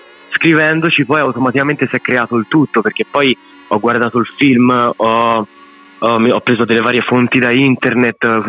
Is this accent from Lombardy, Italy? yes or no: yes; Varese, Lombardy, Italy; accent: Tuscan; Ma in realtà io sono lombardo, cioè io